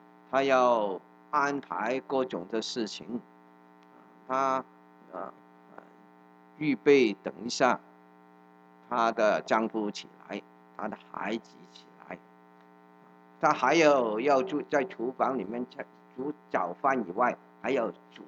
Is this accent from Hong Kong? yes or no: yes; Hong Kong; 那个时候我在香港，你晓得我在香港我的国语普通话就是这么香港的了我在香港长大，所以我在香港信主